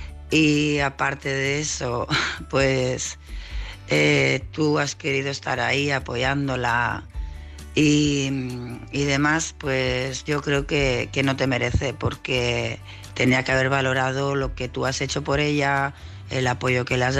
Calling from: Tarragona, Catalonia, Spain; de Tarragona

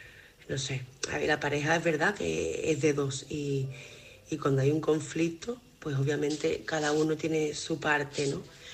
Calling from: Málaga, Andalusia, Spain; corresponsal de Málaga.

